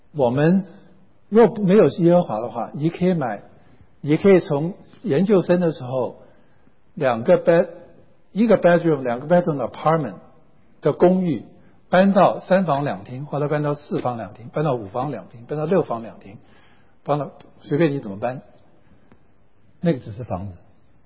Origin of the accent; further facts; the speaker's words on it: China; 家庭社区是我们中国人在乎的，我们中国人然后在乎就是儿女，跟犹太人完全一样